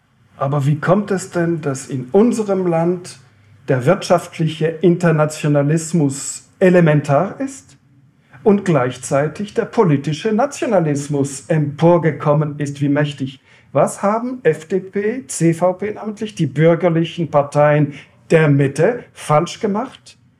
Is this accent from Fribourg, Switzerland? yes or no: yes; Fribourg, Switzerland; in meinem Heimatkanton Freiburg keine Volksabstimmung